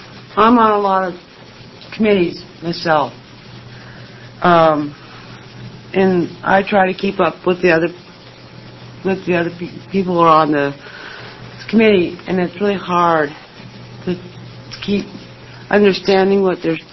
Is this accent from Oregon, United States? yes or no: yes; Springfield, Oregon, United States; I'm from Springfield, Oregon, 97477.